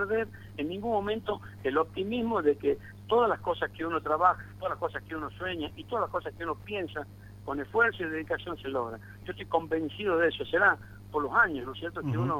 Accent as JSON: {"language": "Spanish", "region": "Tucumán", "country": "Argentina", "tie": "born or raised there", "said": "Soy un hombre que se ha criado en Santana y en Villalén. Mm. Entonces, mi arraigo viene por Santana de niño y por Tucumán Central, por mi crianza en Villalén."}